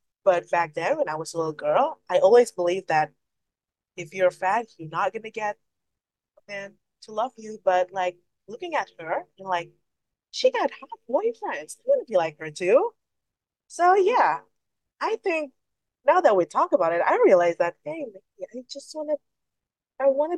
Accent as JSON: {"language": "English", "region": "West Java", "country": "Indonesia", "said": "I am Sundanese. I am from Sunda region. It's like West Java, and I do speak Sunda. Sundanese language"}